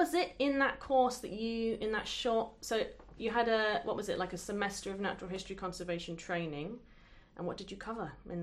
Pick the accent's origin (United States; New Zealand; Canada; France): France; English is a second language; also born or lived in United Kingdom; I'm from France and I've trained in France and in the UK. And I've been working here almost for 3 years.